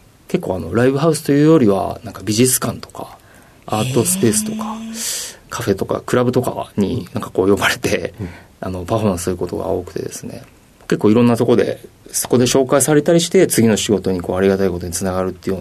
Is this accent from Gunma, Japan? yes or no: yes; Takasaki, Gunma, Japan; はい、出身は群馬県の高崎市ですね、はい、